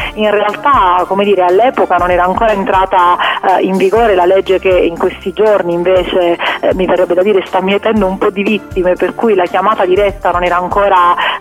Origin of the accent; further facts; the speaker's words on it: Potenza, Basilicata, Italy; moved away as an adult; come insomma si sentirà dal mio accento, io provengo da giù, io sono lucana, di Potenza per l'esattezza, ma dal 2011, dall'anno scolastico 2011-2012, mi sono trasferita in Toscana